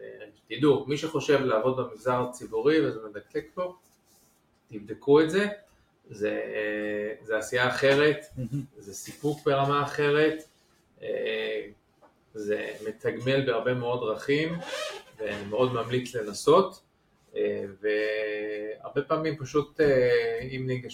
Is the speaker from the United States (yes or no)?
yes; United States; אני גדלתי בארצות הברית, הייתי פעם עורך דין.